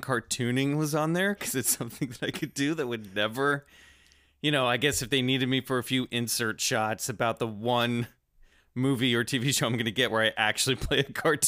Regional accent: Kansas, United States; Do you think you'd be able to do it in an American accent? And I was like, I'm from Kansas.

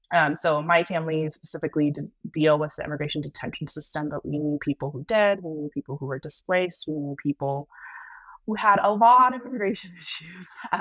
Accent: Virginia, United States; But I drove, you know, growing up in Virginia.

